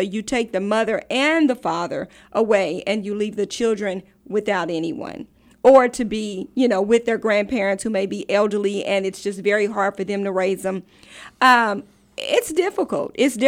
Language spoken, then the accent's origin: English; Oklahoma, United States; I'm from Oklahoma, okay, and Oklahoma is one of the states that has the highest number of incarceration of women.